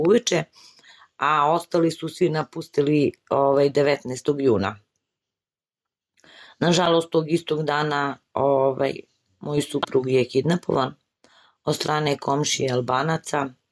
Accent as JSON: {"language": "Serbian", "town": "Gračanica", "country": "Kosovo", "tie": "born or raised there", "said": "Rođena sam u Gračanici, živjela u Gračanici, ali eto, bila sam udata u Slivovo"}